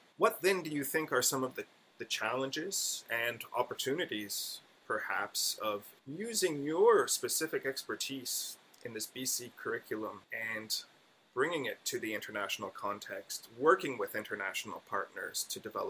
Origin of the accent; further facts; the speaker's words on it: United States; now in Canada; Again, I was raised in the United States, so my context is different there too